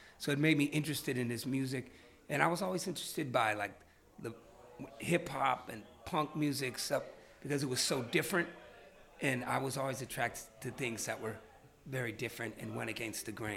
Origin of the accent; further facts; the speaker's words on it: Oakland, California, United States; from Oakland, California.